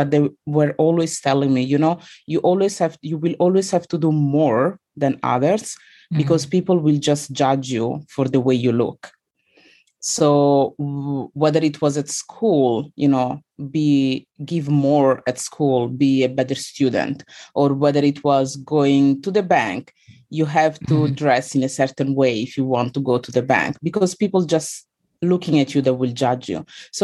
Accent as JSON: {"language": "English", "country": "Italy", "tie": "born or raised there", "said": "I was born in Italy and my parents are from Congo, from the DRC in Africa. So I was in the town that I was born in. We were pretty much the only Black family there."}